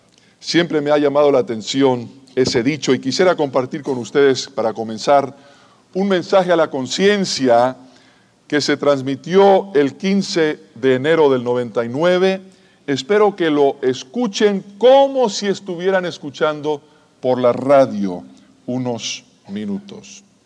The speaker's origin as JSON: {"language": "Spanish", "country": "Cuba", "tie": "born there", "said": "Yo pienso que muchos de ustedes también, así como yo, habiendo nacido en Cuba"}